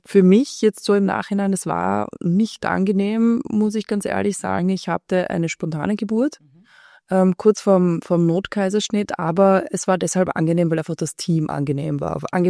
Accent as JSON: {"language": "German", "region": "Vienna", "country": "Austria", "said": "ich bin ja eine typische Wiener Gantlerin"}